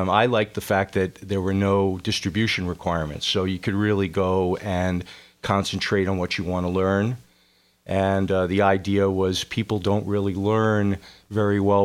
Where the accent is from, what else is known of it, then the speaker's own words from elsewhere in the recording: Poughkeepsie, New York, United States; I grew up in Poughkeepsie, New York, and went to Brown University.